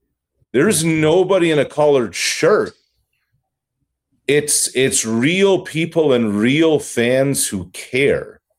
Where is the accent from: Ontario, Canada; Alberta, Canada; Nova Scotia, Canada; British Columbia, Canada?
Nova Scotia, Canada; Truro; when I was like 10, 11, 12 years old, growing up in Truro, Nova Scotia